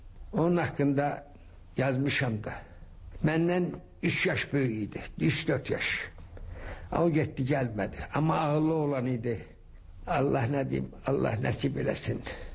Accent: Shaki, Azerbaijan; Ben uşaqlıqda böyük həyətimiz vardı Şəkidə.

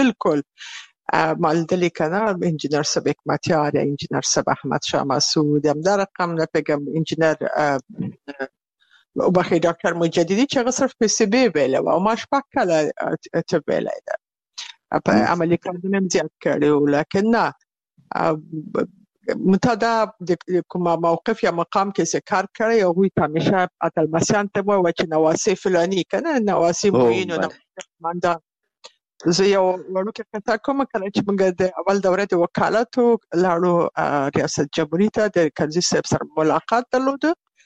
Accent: Kabul, Afghanistan; also born or lived in Bagram; ما په دې ولایت کې پیدا شویم چې پغه وخت کې دا مربوط ده په ګرامي ولسوالي کې ده په یو کلی کې چې هغه کې پیدا شویم او زما ابتدایي زده کړې همدارنګه ثانوي زده کړې دواړه په کابل کې شوې

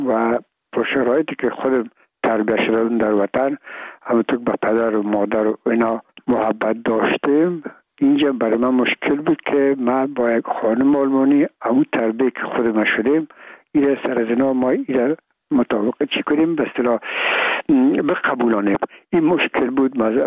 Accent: Afghanistan; ما افغان هستیم

